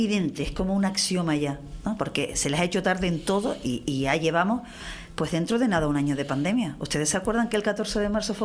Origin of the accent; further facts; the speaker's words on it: Canary Islands, Spain; Y yo nunca me voy a salir del diseño de mi tierra, porque es una tierra distinta. Es una tierra distinta para bien y para mal.